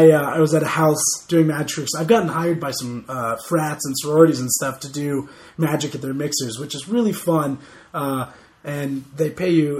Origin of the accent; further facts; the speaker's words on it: Virginia Beach, Virginia, United States; I would go down to the ocean front because I'm from Virginia Beach.